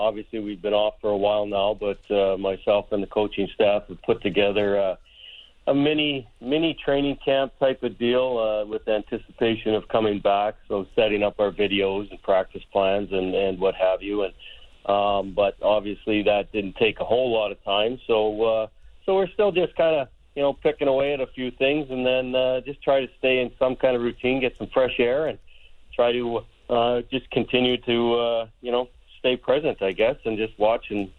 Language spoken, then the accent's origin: English; Brandon, Manitoba, Canada; We're both from Brandon, Manitoba. My parents were living there.